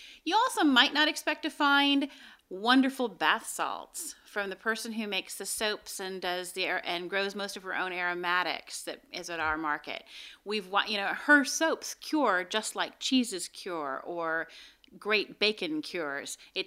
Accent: Seattle, Washington, United States; I'm from Seattle, so we also had east of the mountains and west of the mountains.

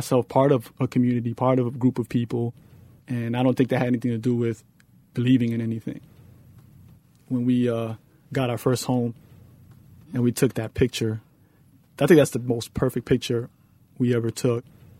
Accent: New York City, New York, United States; Growing up in New York City during the crack cocaine era, I had to be that way because I saw so much destruction.

